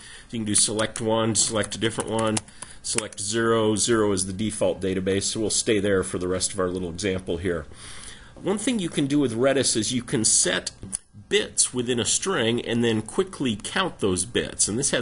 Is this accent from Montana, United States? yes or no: yes; Bozeman, Montana, United States; That's my hometown, Bozeman.